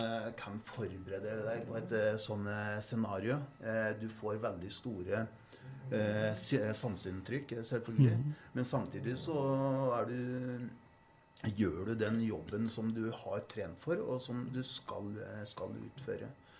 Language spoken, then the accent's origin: Norwegian; Trevann, Innlandet, Norway; Ja, jeg vokste opp på Trevann, så det var rolige forhold der.